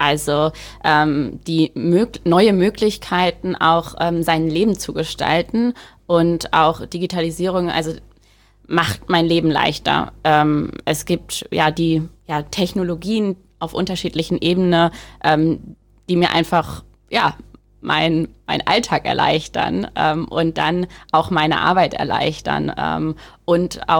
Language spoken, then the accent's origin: German; Rehling, Bavaria, Germany; als ich ein Jahr später wiederkam in den Ort in Rehling, wo ich aufgewachsen bin